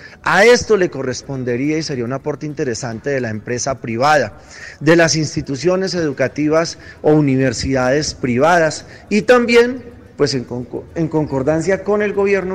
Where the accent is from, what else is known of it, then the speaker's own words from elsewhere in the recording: Colombia; seguramente podremos encontrarnos como colombianos, como personas integrantes de distintos partidos políticos